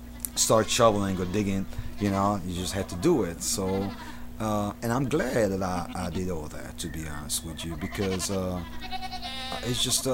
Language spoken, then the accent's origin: English; Budapest, Hungary; I was born and raised in the city. I'm from Budapest, but we lived in the suburb. In that region, in Hungary, you know, every yard is fenced.